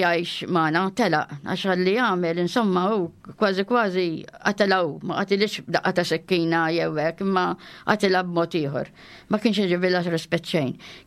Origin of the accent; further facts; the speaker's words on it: Mosta, Northern Region, Malta; Jiena mill-Mosta, ġifieri twelit fil-1942.